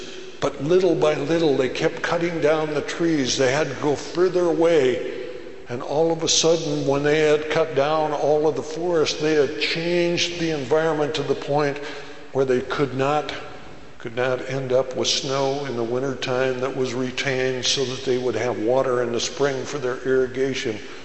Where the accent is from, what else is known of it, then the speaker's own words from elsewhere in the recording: Great Falls, Montana, United States; I came from Montana. Montana is not the hotbed of vegetarianism. My hometown newspaper, the Great Falls Tribune